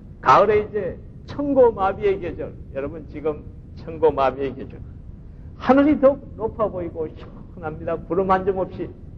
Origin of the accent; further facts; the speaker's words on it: South Korea; now in United States; 미국 와서 제가 아주 참 놀란 게 있어요. 한국에서는 별로 못 느꼈습니다. 저도 시골에서 자라면서도 별로 못 느꼈어요.